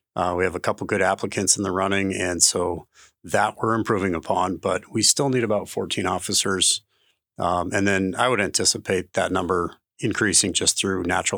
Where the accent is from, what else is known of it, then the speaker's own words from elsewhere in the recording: Colorado, United States; Well, I grew up in Colorado.